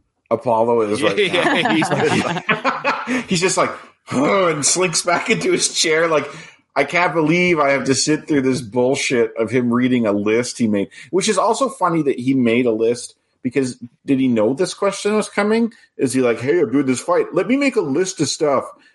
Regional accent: Canada; What do I know? I'm Canadian. I've never been to Mexico.

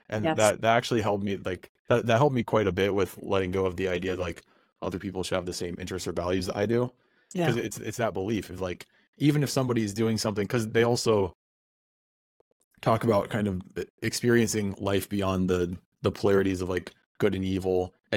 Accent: Columbus, Ohio, United States; you know, I grew up in Columbus, which is a blue city

